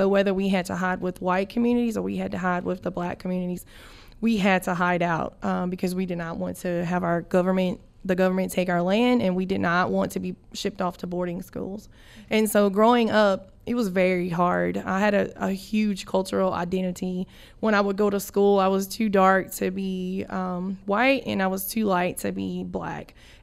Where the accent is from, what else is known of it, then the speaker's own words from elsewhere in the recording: North Carolina, United States; Okay, so I was born in Alamance County. I went to school at Eastern Alamance.